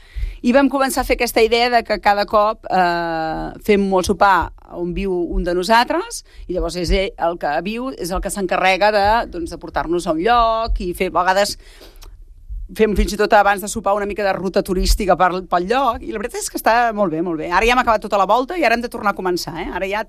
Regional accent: Catalonia, Spain; nosaltres que som del Berguedà, o amics que he portat del Berguedà caminant

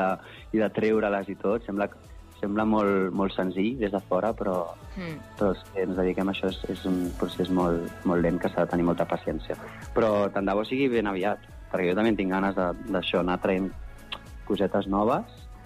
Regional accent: Sabadell, Catalonia, Spain; born there; poder fer alguna actuació a Sabadell, que és la meva ciutat natal i estimada

